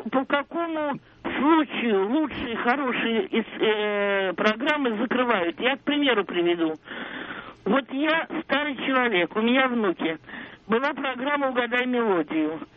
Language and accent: Russian; Tver, Tver Oblast, Russia; Мне 70 лет. Я из Твери.